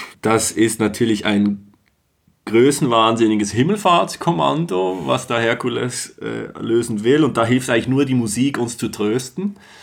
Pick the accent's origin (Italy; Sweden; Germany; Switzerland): Switzerland; meiner Perspektive als Schweizer